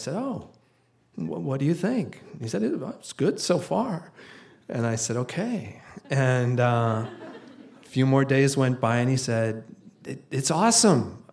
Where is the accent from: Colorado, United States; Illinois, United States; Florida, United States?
Colorado, United States; Denver; I grew up in Denver, and a lot of my adventures began from there.